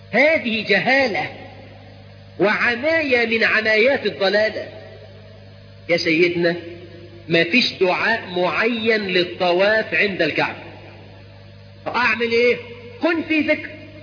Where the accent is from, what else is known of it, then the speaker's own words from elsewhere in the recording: Egypt; وإحنا كمصريين